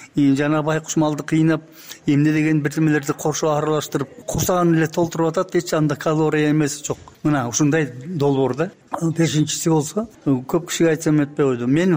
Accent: Bystrovka, Chuy Region, Kyrgyzstan; мен орустун арасында туулуп өсүм да. Быстровка деген биздин Кемер районунун борбору 80% эли орус болчу.

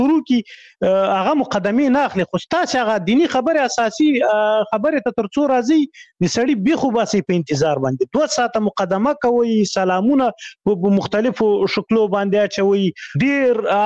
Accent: Khyber Pakhtunkhwa, Pakistan; زه په غو کې لوی سویم

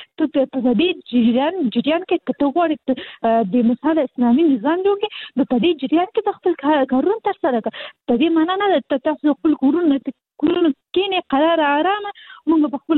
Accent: Kabul, Afghanistan; زه اصلي د کابل یم

